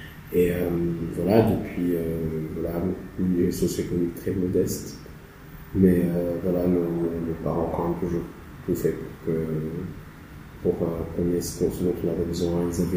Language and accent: French; Rwanda; born there; Je suis né au Rwanda, hein, en 1992, hein, 92 pour les Français, septembre, Balance.